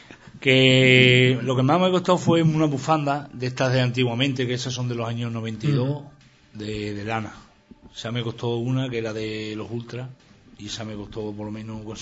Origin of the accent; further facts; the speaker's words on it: Guareña, Extremadura, Spain; del Guareña, del equipo de mi pueblo.